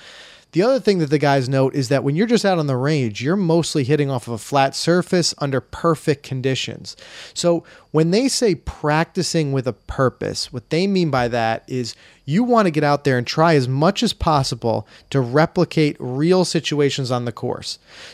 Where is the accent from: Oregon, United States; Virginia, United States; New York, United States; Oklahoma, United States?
New York, United States; And we're from New York, New Jersey.